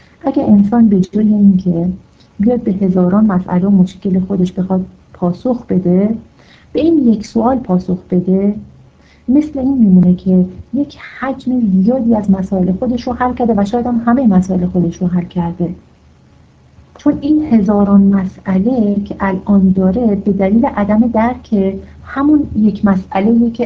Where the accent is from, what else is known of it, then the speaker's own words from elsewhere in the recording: Iran; ما فقط ایرانی هستیم